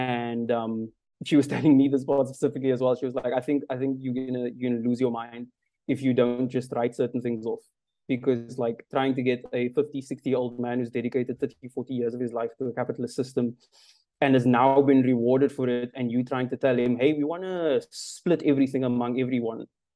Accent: South Africa; So no, it's definitely like, as a South African, there's so many monuments and memorials and stuff here that should just not be here anymore.

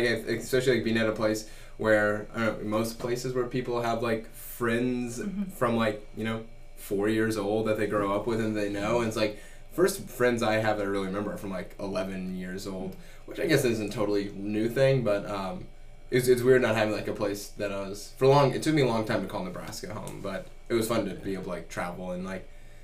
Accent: England, United Kingdom; born there; also born or lived in St. Louis / Southern Alabama / Germany; Grew up all over the place. My dad was in the military, so I was actually born in England and lived there for 10 months. And then we moved to St. Louis for 3 years, and then Southern Alabama for 3 years, and then Germany

